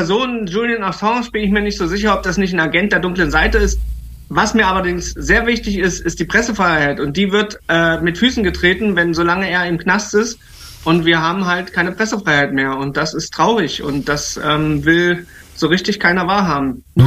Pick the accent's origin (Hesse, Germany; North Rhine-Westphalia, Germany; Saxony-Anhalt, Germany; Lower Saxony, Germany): Saxony-Anhalt, Germany; Aschersleben; born there; Nee, ich bin in Aschersleben